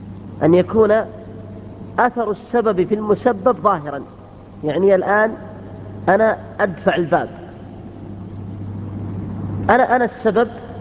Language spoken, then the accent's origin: Arabic; Riyadh, Riyadh Province, Saudi Arabia; طيب الآن أنا أذكر خرج عندنا بالرياض قبل 10 سنوات تقريبا